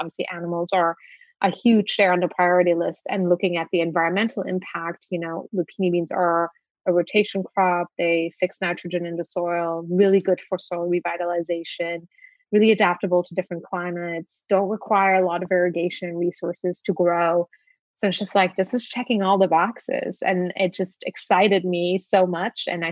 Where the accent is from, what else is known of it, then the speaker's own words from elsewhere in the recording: Luxembourg; I grew up in Europe and I was always kind of familiar with lupini beans. I grew up in Luxembourg.